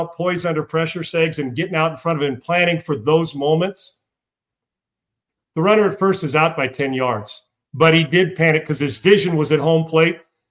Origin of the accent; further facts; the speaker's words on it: San Diego, California, United States; Now, I grew up in San Diego, so sometimes like, ah, fuck, we got our ass kicked. Let's go to the beach.